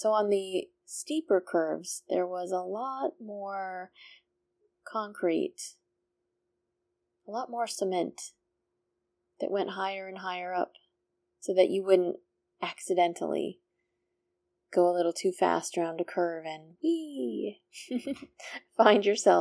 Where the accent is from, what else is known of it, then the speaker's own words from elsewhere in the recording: New England, United States; because I'm from New England, and that's largely what we had.